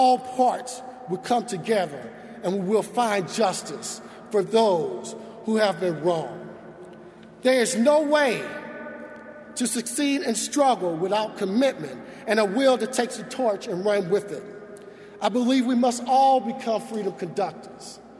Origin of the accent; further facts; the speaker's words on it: Deep South, United States; And while growing up in the Deep South, my parents often instilled in me the value for speaking for those who can no longer speak for themselves